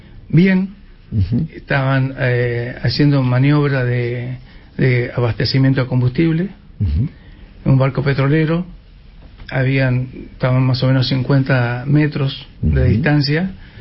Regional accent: Argentina; Y yo, como argentino, como se pueden imaginar, una emoción tremenda.

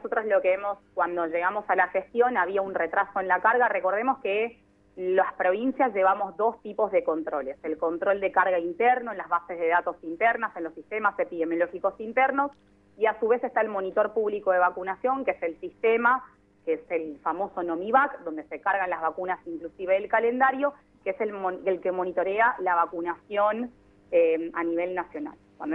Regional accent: Buenos Aires, Argentina; moved away as an adult; now in Chaco, Argentina; yo soy oriunda de Buenos Aires, en realidad

